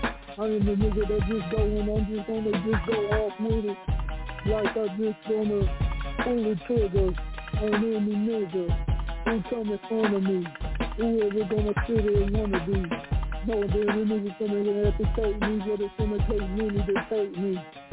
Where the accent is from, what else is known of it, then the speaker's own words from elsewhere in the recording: North Carolina, United States; Yeah, I'm from the North Carolina.